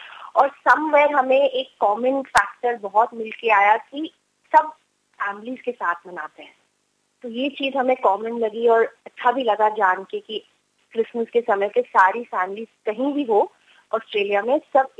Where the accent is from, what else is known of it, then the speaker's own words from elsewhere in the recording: South India, India; मैं साउथ से बिलोंग करती हूँ, तो मेरी family usually lived away from south of India.